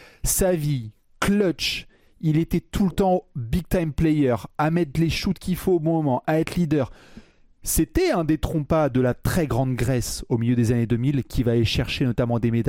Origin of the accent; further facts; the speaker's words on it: France; je vais lui dire « Bonjour, je suis français, donc on va avoir du mal à s'entendre. »